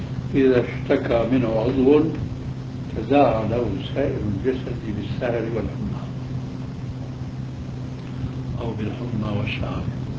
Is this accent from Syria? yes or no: yes; Syria; وإلا فيكون مثله كمثل ما يقال عندنا في سوريا